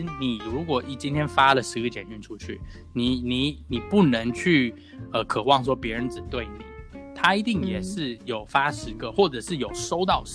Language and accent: Chinese; Taiwan; now in United States; 我们台湾例子，因为我本身台湾人，所以我经常会用台湾做例子。